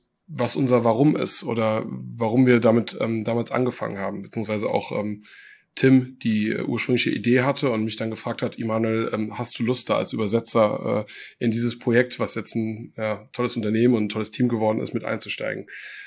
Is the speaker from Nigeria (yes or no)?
yes; Nigeria; now in Germany; ich bin in Nigeria groß geworden und habe dann nicht so entspannte ersten Teil meiner Vita gehabt und musste im Endeffekt von dort fliehen